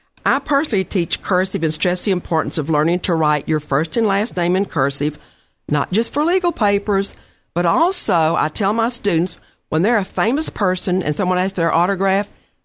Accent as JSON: {"language": "English", "region": "the South", "country": "United States", "said": "because I am from the South, I think it's important to write thank you notes."}